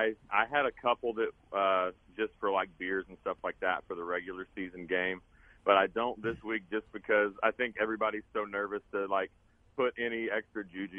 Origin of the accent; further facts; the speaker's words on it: Arkansas, United States; also born or lived in Fort Scott, Kansas; now in Nashville, United States; Well, I grew up in Arkansas, but I was born just about 90 miles south of KC in Fort Scott, Kansas.